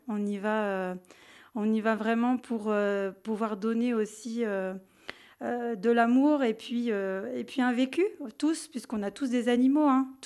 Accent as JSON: {"language": "French", "town": "Lyon", "region": "Auvergne-Rhône-Alpes", "country": "France", "said": "Alors, moi, je suis lyonnaise."}